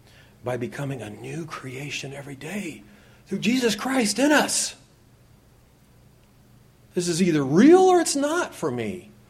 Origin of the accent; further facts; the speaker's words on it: Pasadena, California, United States; I've seen a lot growing up in Pasadena and being in Big Sandy